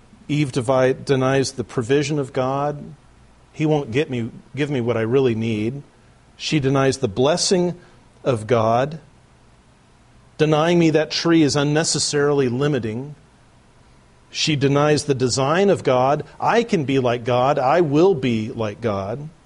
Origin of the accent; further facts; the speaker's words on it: California, United States; I don't know because I'm from California and water is probably made from old diapers or something